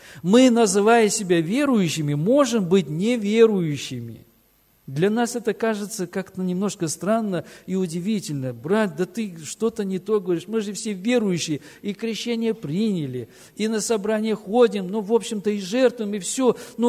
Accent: Baku, Azerbaijan; Ну, вообще, я родился и вырос в Азербайджане, в городе Баку.

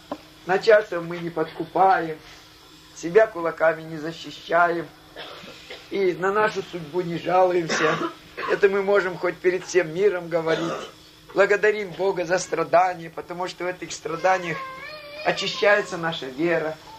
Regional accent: Taraz, Jambyl Region, Kazakhstan; Откуда ты? Я говорю, из Джамбула.

